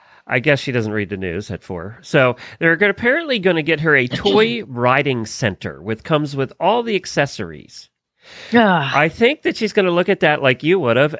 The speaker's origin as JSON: {"language": "English", "town": "Ocala", "region": "Florida", "country": "United States", "said": "from Ocala, Florida."}